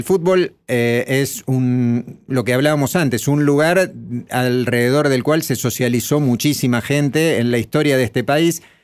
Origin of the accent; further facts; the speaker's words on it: Buenos Aires, Argentina; yo que soy porteño